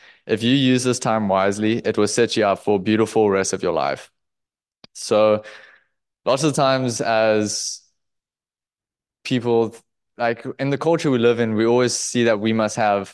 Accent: Cape Town, Western Cape, South Africa; I don't know if you guys know that yet, but … from Bake. I'm from Cape Town, South Africa.

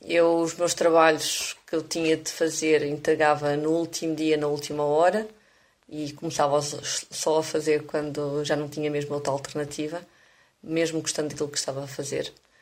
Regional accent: Portugal; sou de Portugal.

